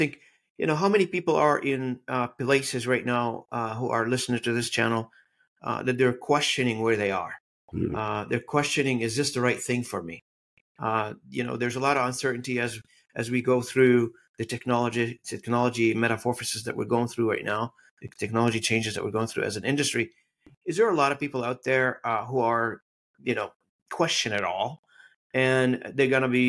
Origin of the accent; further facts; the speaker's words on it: Beirut, Beirut Governorate, Lebanon; moved away as an adult; I was born and raised in the Civil War in Lebanon in Beirut back in the days.